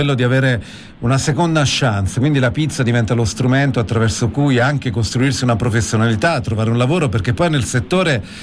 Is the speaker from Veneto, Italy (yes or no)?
no; Salerno, Campania, Italy; now in Florence, Italy; e lo dico da campano, perché io sono salernitano